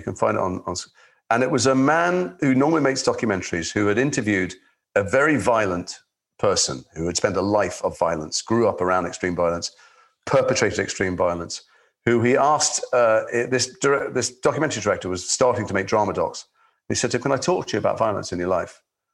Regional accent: Liverpool, North West England, United Kingdom; but I'm from Liverpool. I was a kid. I was a teenager.

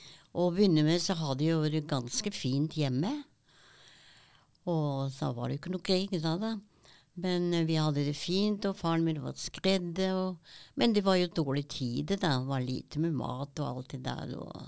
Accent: Vienna, Austria; born or raised there; now in Norway

